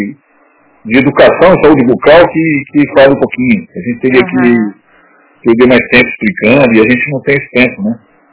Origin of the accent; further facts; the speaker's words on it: São Paulo, Brazil; Então eu também operava lá em São Paulo, na clínica, eu sou paulista